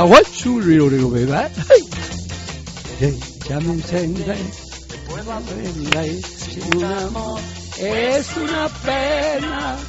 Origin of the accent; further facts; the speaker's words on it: Spain; que como somos españoles, qué triste.